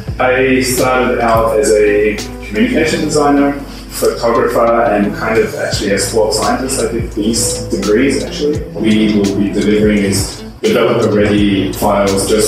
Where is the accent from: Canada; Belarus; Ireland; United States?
Belarus; I come from Belarus.